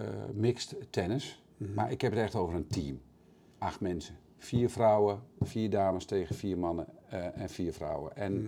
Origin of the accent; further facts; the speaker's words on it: Nijeveen, Drenthe, Netherlands; born there; Ik zei, ik ben geboren in Nijenveen, in Drenthe.